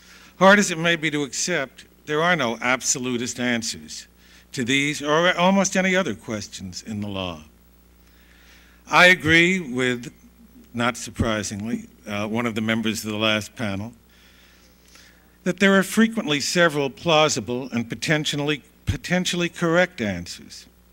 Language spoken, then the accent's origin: English; California, United States; But I came a long way from California, and I've listened for 9 hours of discussion.